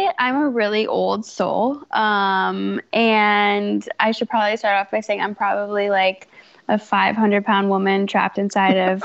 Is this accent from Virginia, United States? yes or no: yes; Virginia, United States; Like I said, I grew up in Fairfax County. I've stayed in Fairfax County. I love the area.